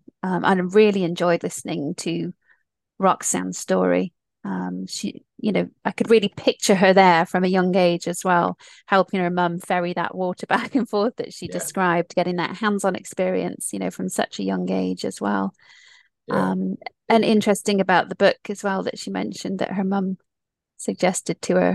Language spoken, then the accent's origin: English; United States; I grew up in the States.